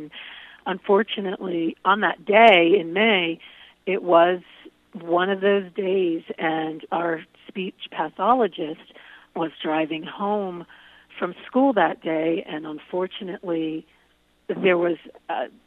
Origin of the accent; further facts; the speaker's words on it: Philadelphia, Pennsylvania, United States; moved away; I grew up in Philadelphia, so that was, you know, having all the nightlife in the city and the traffic. Moving to Great Falls was a big change.